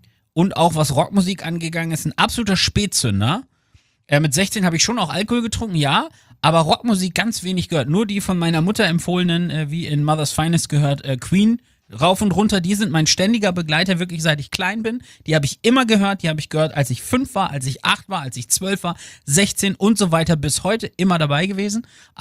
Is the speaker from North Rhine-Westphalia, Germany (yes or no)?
no; Lower Saxony, Germany; Ich bin ja Ostfriese und bei uns gab es natürlich Sour Power damals.